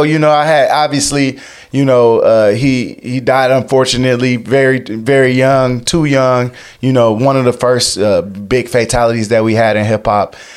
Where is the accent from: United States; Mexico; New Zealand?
United States; Chicago, Illinois; And I mean, being from the Chicago area, inner city youth experiencing, you know, really harsh circumstances.